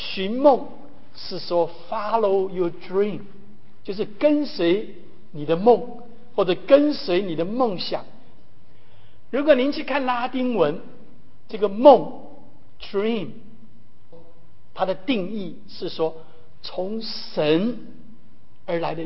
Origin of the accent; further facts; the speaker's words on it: Kaohsiung, Taiwan; 我哥哥我岳母他们住在台北，但是我的老家住在高雄，所以我就转往高雄